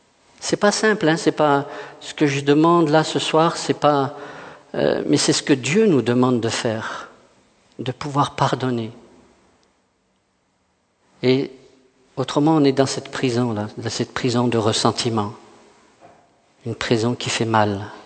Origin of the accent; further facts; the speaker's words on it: France; surtout en tant que Français, hein, on aime bien juger.